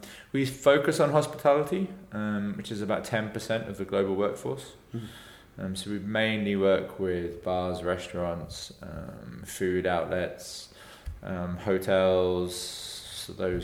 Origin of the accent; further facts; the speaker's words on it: South West England, United Kingdom; But down in Cornwall, they're the only jobs in the summer. It's a very touristy area